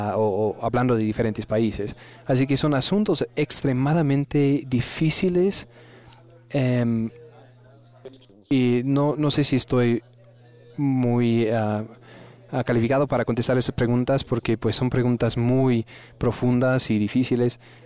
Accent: United States; En mi país, hace 30 años o 40 años, se llamaba el punto de fusión. Y el punto de fusión quería decir que cuando llegaba inmigrantes a Estados Unidos, que ellos se volvían americanos, estadounidenses

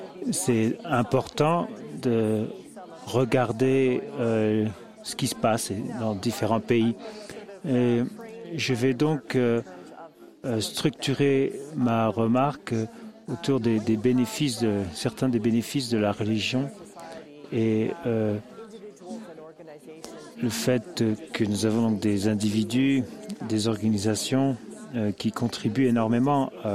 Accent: Ontario, Canada; Je suis de l'Ontario, qui est la capitale du Canada.

